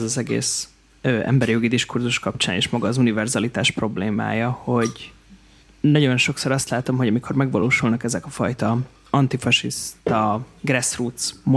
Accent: Kiskunhalas, Bács-Kiskun, Hungary; Én büszke kiskunhalasi vagyok, de igen.

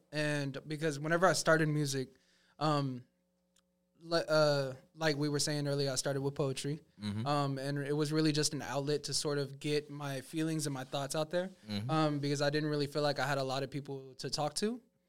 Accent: York, South Carolina, United States; So, York, because a lot of people, whenever I tell them that I'm from York, they're like, where? And I'm like, Clover?

